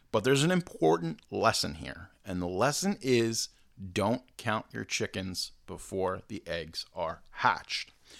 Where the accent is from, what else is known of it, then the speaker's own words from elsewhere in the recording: Long Island, New York, United States; I'm from Long Island. Over by me, 30 minutes away, is David Zaslav's $300 million compound in the Hamptons.